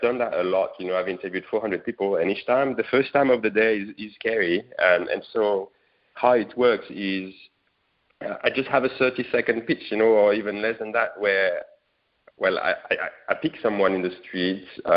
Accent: France; I'm from France, and I'm doing a little positive project.

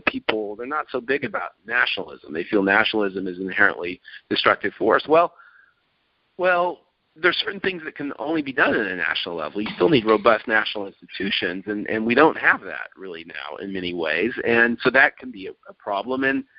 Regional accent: United States; I still consider myself an American. I am an American. I'm culturally conditioned by being America. I'm sometimes proud of my country.

